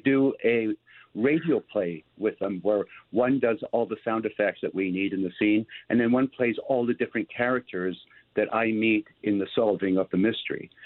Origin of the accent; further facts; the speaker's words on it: Canada; Oh, we're so Canadian.